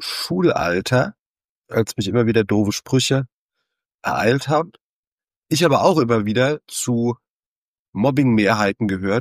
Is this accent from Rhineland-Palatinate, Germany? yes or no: yes; Mainz, Rhineland-Palatinate, Germany; Ich komme aus Mainz, habe auch mütterlicherseits österreichische Wurzeln. Mama kommt aus Osttirol